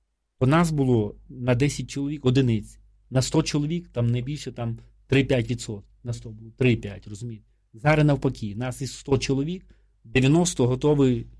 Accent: Rivne Oblast, Ukraine; Я з Рівненської.

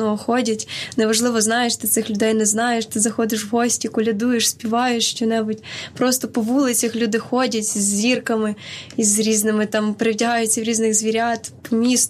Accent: Zakarpattia Oblast, Ukraine; я взагалі з Закарпаття, а у нас на Закарпатті Різдво – це свято для всіх

